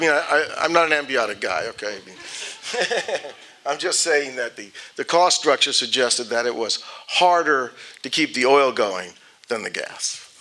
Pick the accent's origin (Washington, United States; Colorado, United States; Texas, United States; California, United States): California, United States; Carmel; born there; When I was a kid, I was born in Carmel, California. I used to go down to Santa Barbara as a kid.